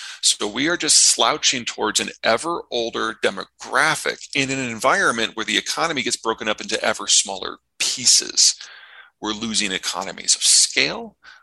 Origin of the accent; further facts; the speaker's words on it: United States; I'm obviously American and therefore capitalist by definition.